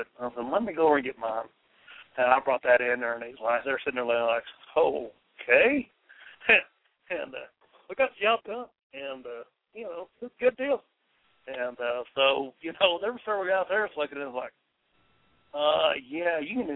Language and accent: English; New Mexico, United States; we're in northern Mexico right now, and I grew up in New Mexico, and but, you know, you don't think of New Mexico for barbecue, number one.